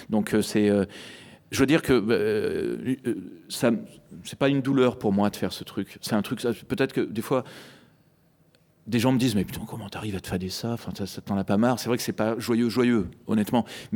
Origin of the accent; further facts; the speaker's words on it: France; j'écris en tant que Français, quoi.